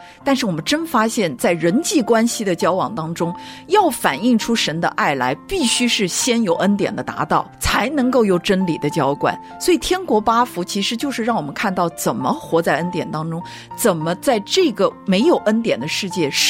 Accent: China; 通常我们中国人就是说，哎呀，辛苦了，谢谢你，谢谢你

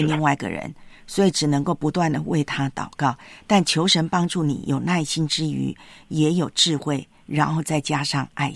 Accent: Taiwan; 我的老家台湾啊

